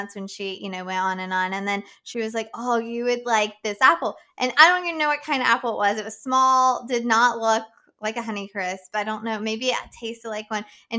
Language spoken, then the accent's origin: English; West Virginia, United States; I'm from Boone County.